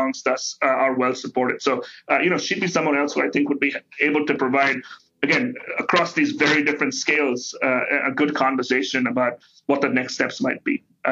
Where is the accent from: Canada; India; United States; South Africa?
India; So I grew up in India.